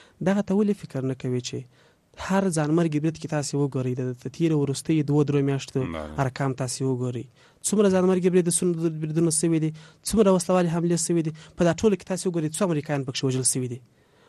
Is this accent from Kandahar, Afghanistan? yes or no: yes; Kandahar, Afghanistan; زه خپل د کندهار یم، زه خپل د کندهار پنجوایی پیژنم،